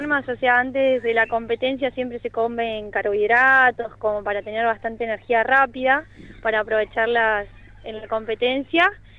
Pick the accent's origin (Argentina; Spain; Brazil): Argentina; Choele Choel, Río Negro; now in Bahía Blanca, Argentina; estoy corriendo acá en Bahía Blanca. Soy de Chuele Chuel